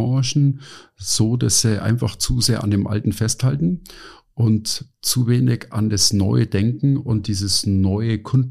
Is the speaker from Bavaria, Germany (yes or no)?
yes; Munich, Bavaria, Germany; ich komme aus München, südlich von München ist der Starnberger See